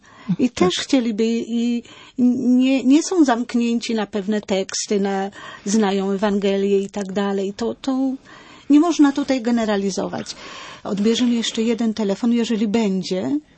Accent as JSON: {"language": "Polish", "town": "Toruń", "region": "Kuyavian-Pomeranian Voivodeship", "country": "Poland", "said": "ja z Torunia wiedziałam"}